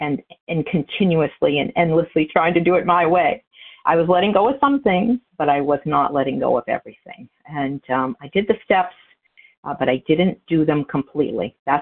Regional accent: New Hampshire, United States; I'm hailing from New Hampshire.

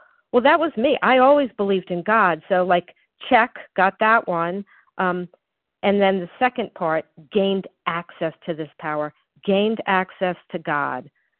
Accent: Florida, United States; now in North Carolina, United States; So I remember when I went to my first OA meetings growing up in Florida

